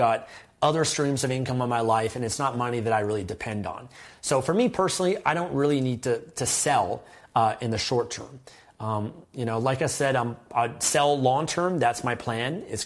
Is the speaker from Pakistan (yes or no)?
no; Canada; So CoinSquare is what I used to sell as a Canadian, because I can link that.